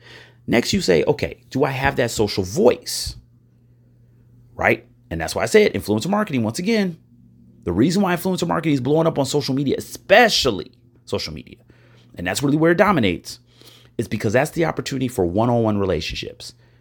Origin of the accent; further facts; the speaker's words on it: Illinois, United States; There's counties in my home state of Illinois, bigger than some states